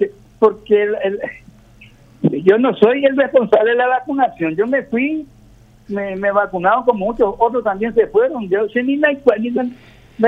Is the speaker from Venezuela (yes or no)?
no; Paraguay; somos ciudadanos paraguayos y tenemos el derecho también de ser protegidos por el Estado